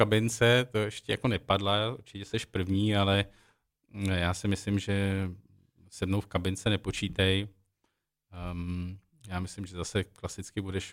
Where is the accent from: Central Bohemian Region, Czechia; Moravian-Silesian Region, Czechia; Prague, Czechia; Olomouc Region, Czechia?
Prague, Czechia; já jsem se narodil na Vinohradech, šel jsem v Praze se stříbrnou žičkou zatím celý svůj život